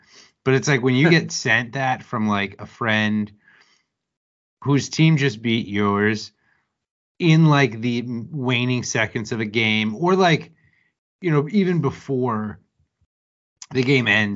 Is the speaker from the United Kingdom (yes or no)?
no; Pennsylvania, United States; also born or lived in Philadelphia; just like growing up in Penn State territory, and like the few times Penn State would beat Notre Dame was just miserable. During those times, or even in like 2007, living in Philly, surrounded by a lot of Penn State fans